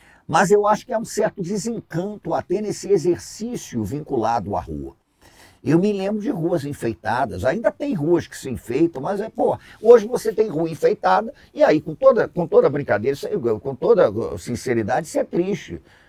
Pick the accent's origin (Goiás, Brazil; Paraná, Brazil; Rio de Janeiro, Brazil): Rio de Janeiro, Brazil; eu venho muito para São Paulo, sou do Rio de Janeiro, venho de uma família que é do Recife, né? Enfim, de Alagoas